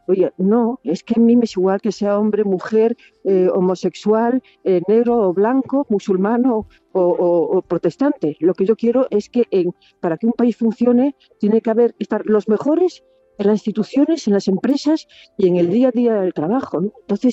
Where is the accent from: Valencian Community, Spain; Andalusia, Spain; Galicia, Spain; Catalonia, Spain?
Andalusia, Spain; Seville; Sí, vivía en Heliópolis